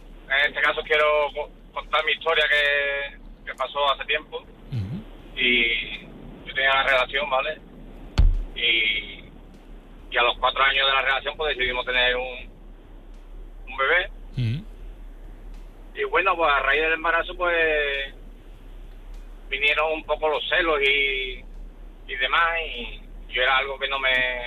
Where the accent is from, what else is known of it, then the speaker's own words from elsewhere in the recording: Seville, Andalusia, Spain; yo soy de Sevilla y entonces yo trabajaba allí en el pueblo.